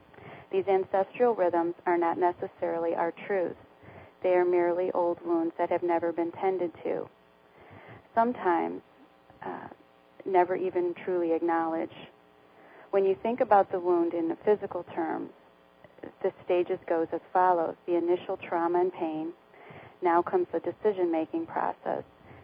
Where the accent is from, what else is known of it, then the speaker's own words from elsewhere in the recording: Morris, Illinois, United States; Yes, I am. I'm from Morris.